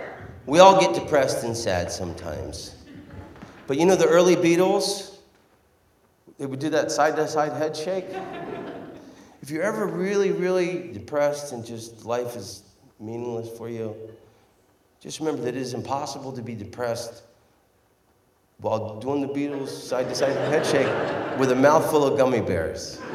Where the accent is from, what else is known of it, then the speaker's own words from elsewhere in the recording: Florida, United States; Yay, I'm from Florida originally, whatever. I recognize a nice beach when I see it.